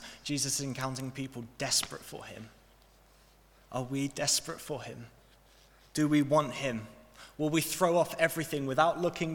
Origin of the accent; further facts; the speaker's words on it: United Kingdom; If we want to get in, we don't do what we do as British people and queue.